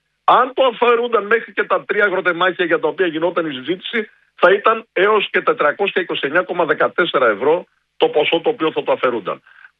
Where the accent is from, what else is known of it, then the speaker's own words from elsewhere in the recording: Karditsa, Thessaly, Greece; Μετά τον Ιαννό στην Καρδίτσα, στον τόπο μου, όπου υπήρχε μια συνολική καταστροφή